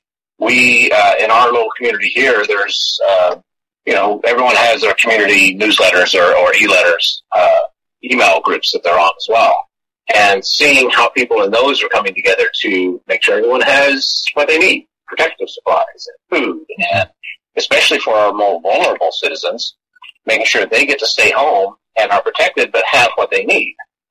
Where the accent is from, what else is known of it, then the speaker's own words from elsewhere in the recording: Texas, United States; And I am from Texas, grew up in Texas, grew up on a ranch.